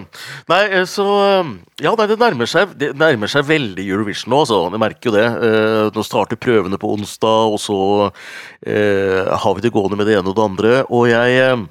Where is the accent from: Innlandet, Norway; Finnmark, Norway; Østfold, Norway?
Innlandet, Norway; Gjøvik; jeg er fra Gjøvik, vet du, Mjøsa